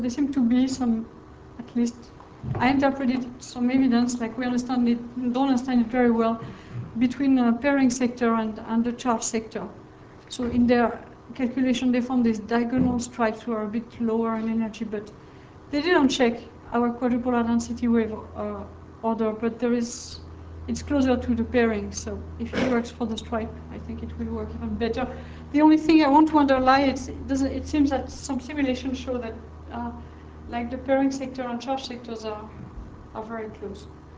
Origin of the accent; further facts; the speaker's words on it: France; accent: French; English is a second language; So tell me if you don't hear me or if my French accent is too strong.